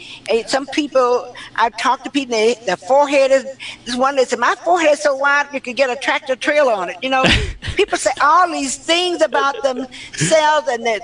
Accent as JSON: {"language": "English", "region": "the South", "country": "United States", "tie": "born or raised there", "said": "You know, I grew up in the South in African American, you know, dark complexion, light complexion people"}